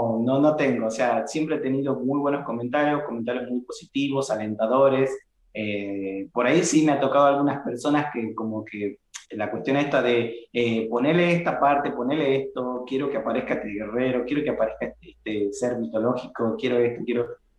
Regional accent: Argentina; Hay gente que se sorprende que incluso sea de Argentina, ¿no? Al principio me decían, che, ¿de dónde sos? Pensábamos que eras de México o de otro país, y yo dije, no, de Argentina.

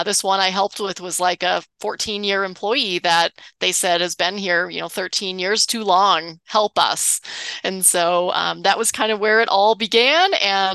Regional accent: New England, United States; moved away as an adult; And so I grew up in New England and went to college there and just wanted something new. So that's how I found my way to Utah actually for the Olympics back in 2002.

